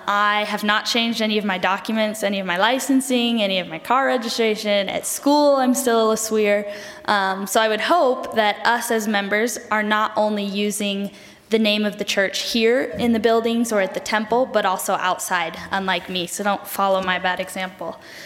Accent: Gilbert, Arizona, United States; Most people just … Alex and I are both from Arizona. I grew up in Gilbert, Arizona.

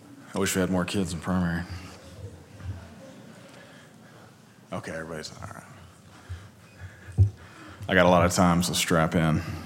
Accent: Texas, United States; accent: twang; Many of you know that I'm originally from East Texas. If you couldn't tell, you probably wondered where the twang was from. It has lessened some, but it's not completely gone.

